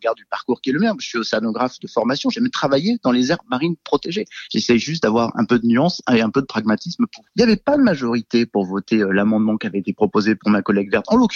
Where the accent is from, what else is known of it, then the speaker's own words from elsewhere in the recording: Brittany, France; comme chez moi en Bretagne